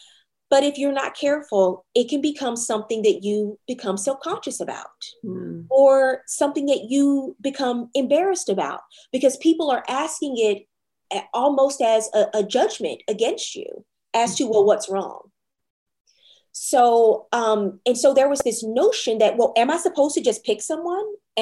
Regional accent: Louisiana, United States; moved away as an adult; now in New York, United States; And I moved from Louisiana to New York. So I started really dating when I moved to New York City.

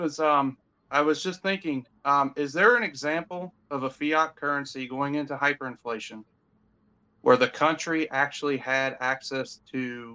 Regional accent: Cincinnati, Ohio, United States; I'm from Cincinnati, Ohio.

